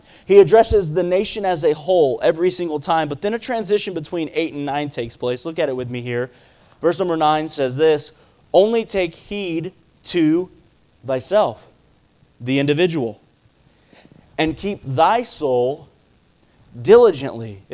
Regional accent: Abilene, Texas, United States; I grew up in Abilene, Texas. We didn't need a fireplace, and we didn't have one.

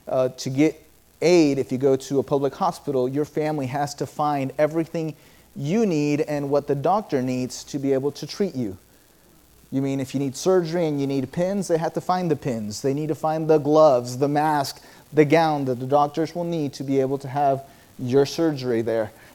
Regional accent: Caracas, Capital District, Venezuela; now in United States; if you stand on the top floor, you can actually see the building where I grew up in Caracas.

